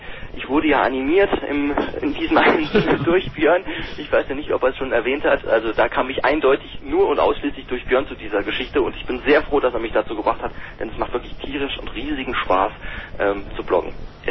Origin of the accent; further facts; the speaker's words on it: St. Wendel, Saarland, Germany; Ich bin aus dem Saarland, genauer gesagt aus St. Wendel.